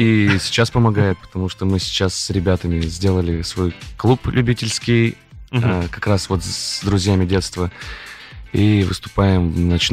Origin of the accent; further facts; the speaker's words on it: Gayva, Perm Krai, Russia; я на 100% пермский человек. Родился в поселке городского типа Гаева. Ну, все, наверное, знают, где это. Это за рекой, очень далеко.